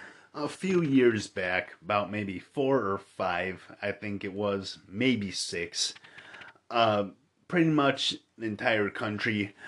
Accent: Milwaukee, Wisconsin, United States; I believe that the first supposed picture of one of these creepy clowns was taken in near my hometown of Milwaukee, actually, as a matter of fact.

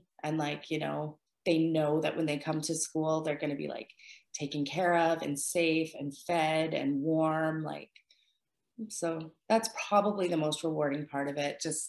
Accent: Alberta, Canada; And I grew up in Alberta, like couldn't be more landlocked.

